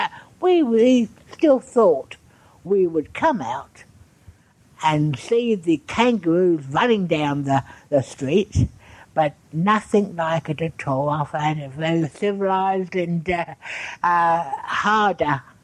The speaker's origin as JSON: {"language": "English", "town": "Lambeth", "region": "London", "country": "United Kingdom", "tie": "born or raised there", "accent": "Cockney", "said": "I am a Cockney, born and bred."}